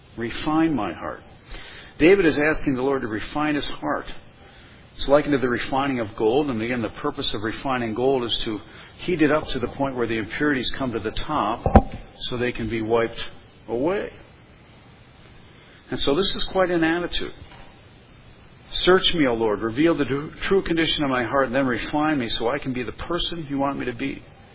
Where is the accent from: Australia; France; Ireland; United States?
Ireland; And me being an Irishman, this is oftentimes, again, not my first response.